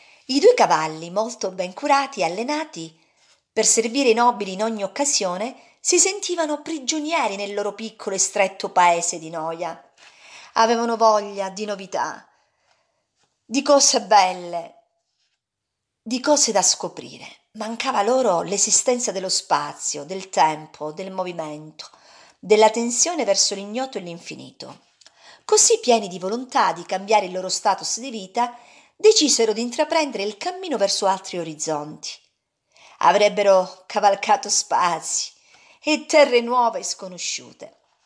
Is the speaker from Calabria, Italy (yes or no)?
yes; Calabria, Italy; tanto diffuse in Italia come in Calabria, che è la mia terra natia